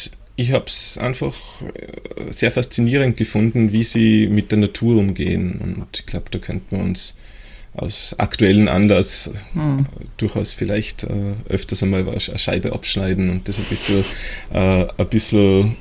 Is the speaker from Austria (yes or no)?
yes; Austria